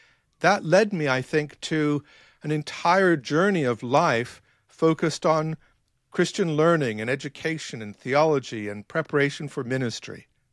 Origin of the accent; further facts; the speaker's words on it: Wales, United Kingdom; Sure. I grew up in Wales.